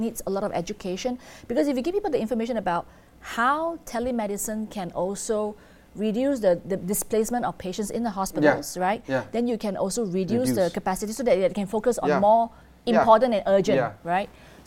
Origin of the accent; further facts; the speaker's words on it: Malaysia; because I'm Malaysian.